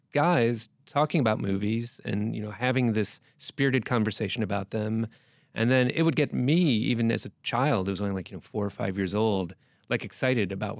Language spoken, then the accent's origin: English; Cleveland, Ohio, United States; I grew up in Cleveland, Ohio, and I was born in the late 70s.